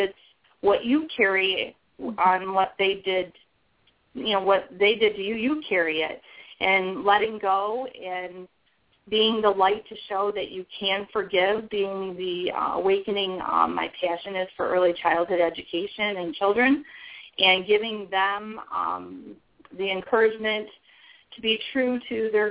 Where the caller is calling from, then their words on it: Highland, Michigan, United States; I am calling from Highland, Michigan, where we just got dumped on snow.